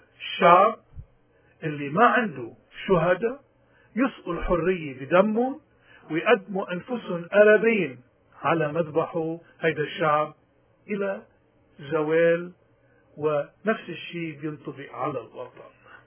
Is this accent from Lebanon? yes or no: yes; Lebanon; تنضل كلبنانيين أحرار وسياديين وقادرين نكون ببلد نحترم فيه بعضنا